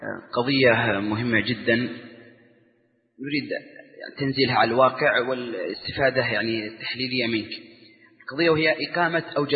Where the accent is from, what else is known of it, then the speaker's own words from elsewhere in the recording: Yemen; كما حصل عندنا في اليمن في عام 96